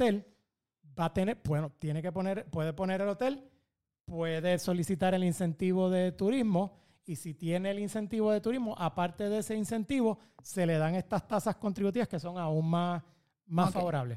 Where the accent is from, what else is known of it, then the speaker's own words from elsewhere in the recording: Puerto Rico; necesitamos pues como sociedad puertorriqueña reflexionar sobre esto y reflexionar sobre el país que queremos para nuestros hermanas y hermanos puertorriqueños